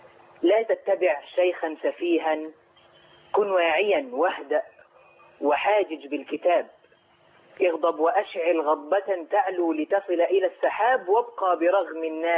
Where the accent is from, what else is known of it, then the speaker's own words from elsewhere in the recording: Alexandria, Alexandria Governorate, Egypt; من الإسكندرية.